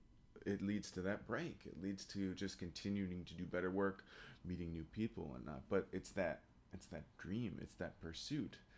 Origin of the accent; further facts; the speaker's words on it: Chicago, Illinois, United States; now in New York, United States; I grew up in Chicago in the Midwest, but coming out to study in a second master's with Mike Lowenstern at Manhattan School of Music